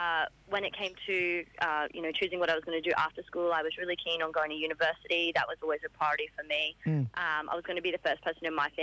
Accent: Gordonvale, Queensland, Australia; my mum was Gungaloo mob, but I grew up in Gordon Vale in Far North Queensland.

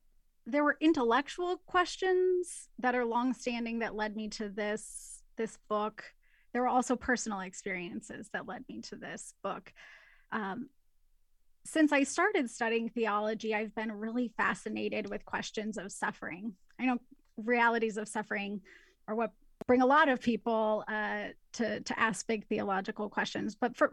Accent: Seattle, Washington, United States; I grew up in the Seattle area, which is known for being quite secular

